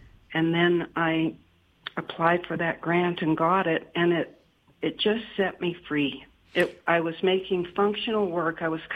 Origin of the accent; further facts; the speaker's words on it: Toronto, Ontario, Canada; born there; I was born in Toronto, and we had a old radio in our dining room. I was born in 1942